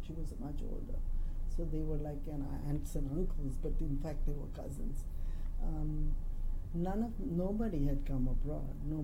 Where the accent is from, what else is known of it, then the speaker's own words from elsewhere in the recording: India; moved away; We didn't have television growing up in India.